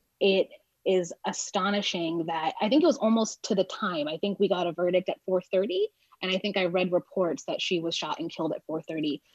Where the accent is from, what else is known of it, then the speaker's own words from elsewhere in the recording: Exeter, New Hampshire, United States; I grew up on the Seacoast, Black, of course, in a very predominantly white town of Exeter.